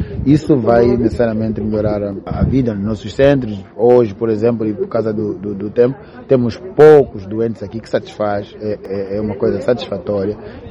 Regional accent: Angola; Estamos aqui todos enquanto angolanos.

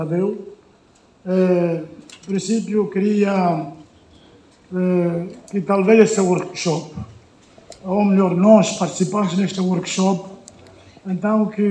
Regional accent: Angola

